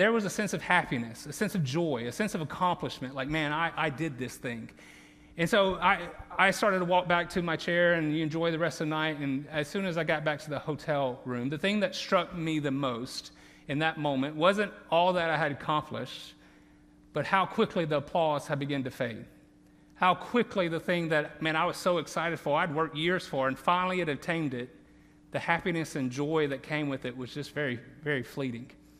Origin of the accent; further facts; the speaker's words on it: the South, United States; accent: Southern; If I slip back into my native tongue of Southern during this sermon, I apologize in advance.